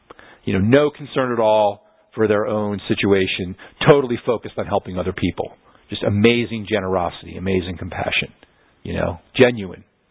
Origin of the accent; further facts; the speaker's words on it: New Jersey, United States; now in Florida, United States; I grew up in New Jersey. I have a lot of relatives up there.